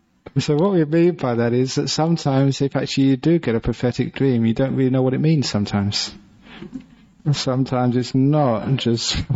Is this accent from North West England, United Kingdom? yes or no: no; London, United Kingdom; born there; I was born in London. I didn't even know how to spell the word when I was at school.